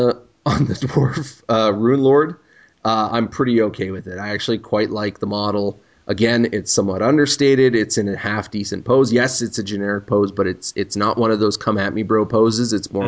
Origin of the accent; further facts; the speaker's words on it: Canada; You know, I'm Canadian. I read comics.